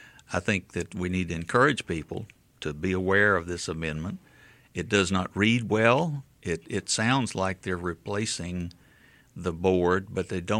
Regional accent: Mobile, Alabama, United States; Well, of course, I grew up in Mobile and attended public school here at Oakdale, Maryvale, Maines Junior High, graduated from Murphy High School.

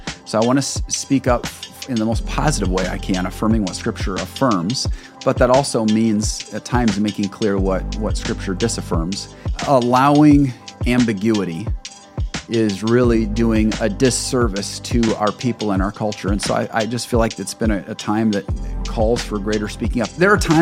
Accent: Fort Wayne, Indiana, United States; Yeah, I grew up in Fort Wayne, Indiana.

